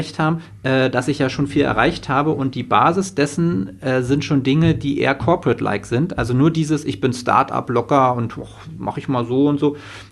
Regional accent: Germany; ich bin in der DDR geboren, ich bin hinter Mauern und Stacheldraht aufgewachsen, ich weiß, wie es ist, ich war 11, als die Mauer fiel

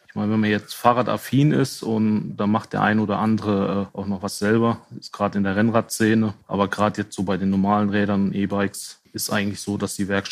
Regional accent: Wittgenstein, North Rhine-Westphalia, Germany; ich komme gebürtig aus Wittgenstein, das ist hinterm Sauerland.

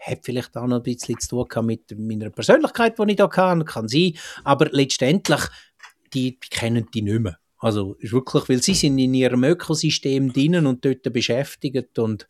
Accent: Rotenbrunnen, Grisons, Switzerland; also born or lived in Zillis; ich bin in Graubünden aufgewachsen, in Rotenbrunnen und Zillis. Zillis, für die es nicht kennen, 350 Einwohner, ist das Bergdorf auf 1000 Meter da oben.

